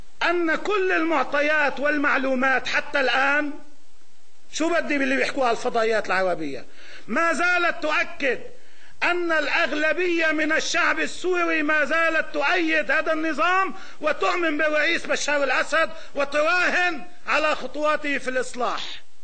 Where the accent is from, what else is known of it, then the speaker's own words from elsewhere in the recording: Lebanon; أن لا نتدخل كلبنانيين فيما يجري في سوريا